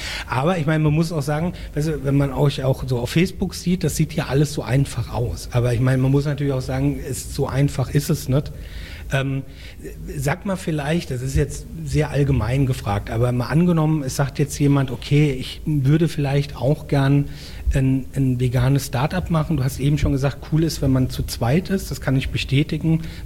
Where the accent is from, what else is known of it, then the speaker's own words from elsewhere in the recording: Mainz, Rhineland-Palatinate, Germany; Jetzt natürlich, ich als Mainzer fand es cool, eine Rosenmontag-Aktion.